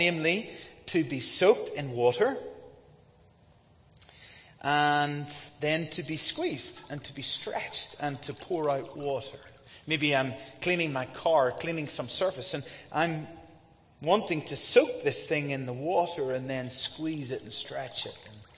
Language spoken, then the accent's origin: English; Ireland; And I said, yes, I'm from Ireland.